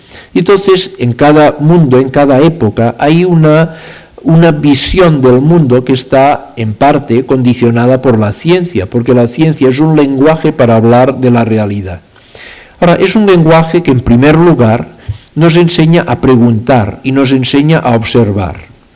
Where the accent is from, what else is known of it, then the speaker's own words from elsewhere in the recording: Sitges, Catalonia, Spain; Yo soy de Sitges, cerca de Barcelona